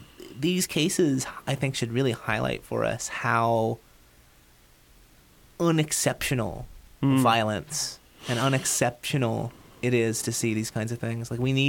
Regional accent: Newfoundland and Labrador, Canada; I'm originally from Newfoundland

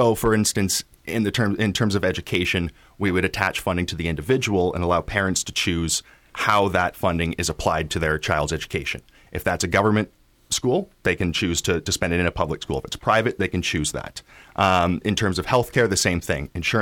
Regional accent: Cambridge, East of England, United Kingdom; I was born in Cambridge and went to school around here, went to university in London, and have always been around the area

